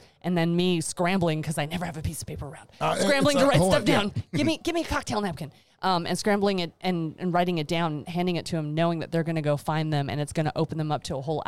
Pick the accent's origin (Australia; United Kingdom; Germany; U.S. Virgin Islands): U.S. Virgin Islands; moved away as an adult; also born or lived in Indiana / Atlanta; now in Charlotte, United States; So I originally, I grew up in the Virgin Islands in the Caribbean. From there, I went to college in Indiana and then went back home after I graduated